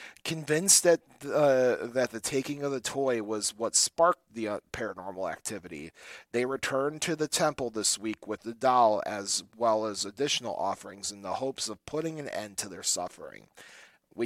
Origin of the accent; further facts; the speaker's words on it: Indiana, United States; also born or lived in Chicago; One, I'm from Northwest Indiana and the South Side, and we're back.